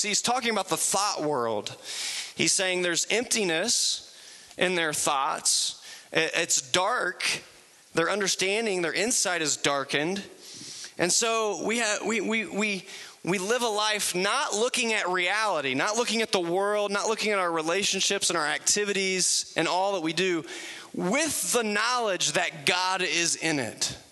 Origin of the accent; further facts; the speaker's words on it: Ohio, United States; I'm from Southern Ohio. We say things like stinking thinking with apostrophes, you know?